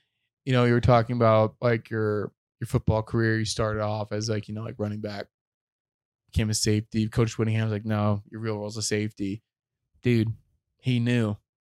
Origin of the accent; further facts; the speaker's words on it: India; Well, no, that's just I don't know, I'm Indian.